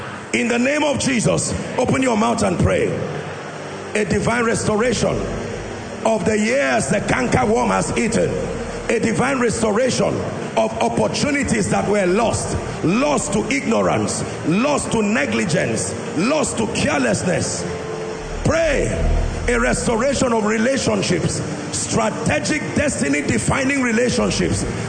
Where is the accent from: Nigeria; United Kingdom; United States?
Nigeria; We, as a Nigerian, learn every language you find that can help you worship God.